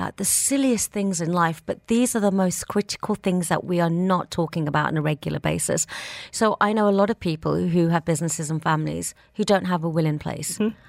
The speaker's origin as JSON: {"language": "English", "region": "England", "country": "United Kingdom", "tie": "born or raised there", "said": "growing up in England"}